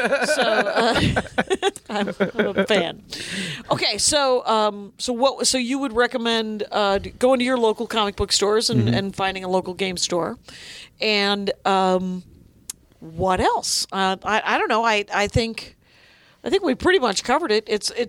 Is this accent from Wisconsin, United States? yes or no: yes; Wisconsin, United States; I'm from Wisconsin. There's not a lot of raccoons there.